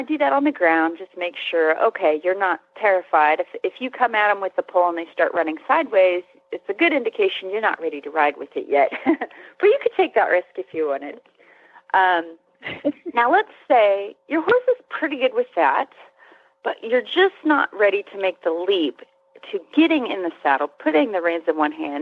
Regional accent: Spain; I grew up in Spain and I totally know what I'm doing.

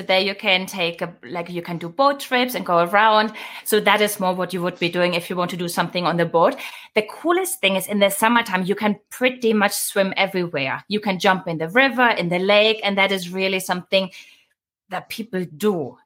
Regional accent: Germany; moved away as an adult; also born or lived in United States; And I lived in Germany till I was 22, 23 or something like that.

